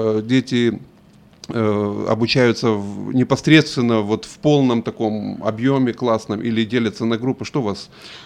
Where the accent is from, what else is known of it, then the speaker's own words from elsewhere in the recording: Odesa, Odesa Oblast, Ukraine; вернулся из Одессы, из моего родного города.